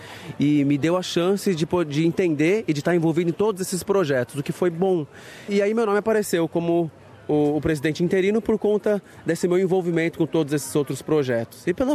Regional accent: Brazil; Eu sou brasileiro de coração e de personalidade. Eu sou completamente brasileiro e me sinto muito feliz de ter tido a chance de crescer no Brasil.

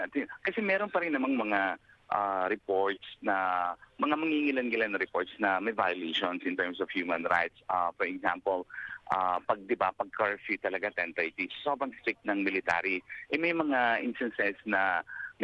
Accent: Bangsamoro, Philippines; Yeah, I am Maranao and Muslims.

